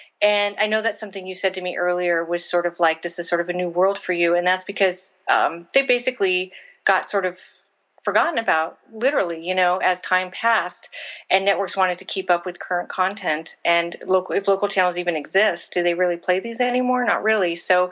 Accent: Las Vegas, Nevada, United States; our local channel, I grew up in Las Vegas, our local channel played a lot of them on like the Saturday afternoon movies.

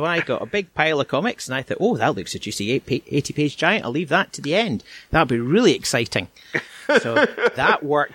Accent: Scotland, United Kingdom; accent: Scottish; I am Scottish, as you can tell by my natural brogue. And I have to admit, I am trying to change my accent so people can understand me.

